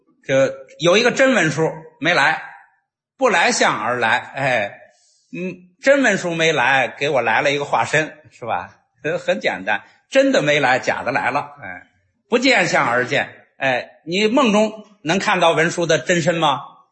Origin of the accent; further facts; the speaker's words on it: China; 这就是印度人的这个，我们中国人可能见了怎么说啊